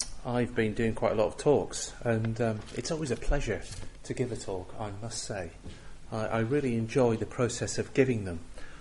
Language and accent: English; North West England, United Kingdom; Yeah, I was brought up in Cumbria in the 60s, the swinging 60s. Well, it wasn't really swinging in Cumbria where I was, I can tell you.